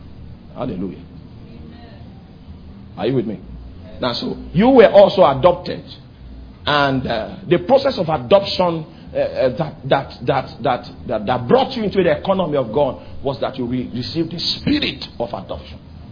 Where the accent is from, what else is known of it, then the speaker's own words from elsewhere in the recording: Konshisha, Benue, Nigeria; He doesn't look at where are you from. We are from Konshisha. He doesn't know anything about Konshisha.